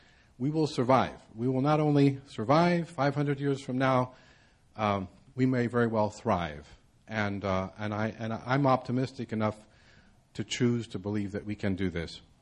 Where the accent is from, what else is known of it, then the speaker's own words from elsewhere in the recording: Indiana, United States; I first want to tell you that I'm not Turkish, nor am I an Armenian, nor am I a Greek. I am from Indiana.